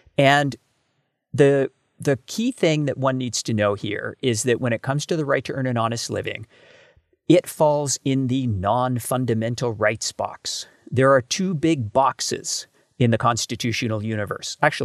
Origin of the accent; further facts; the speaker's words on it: Canada; And as a Canadian, we didn't particularly care about getting a tan.